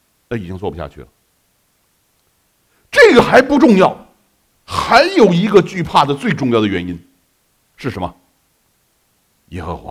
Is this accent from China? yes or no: yes; China; 啊，我们中国人可懂得什么叫千千，什么叫万万